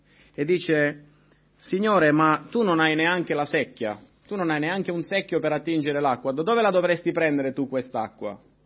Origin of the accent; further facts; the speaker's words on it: Sicily, Italy; La Samaria si trova un po' come il sud Italia. Io vengo dalla Sicilia e so cosa vuol dire andare a mezzogiorno sotto il sole.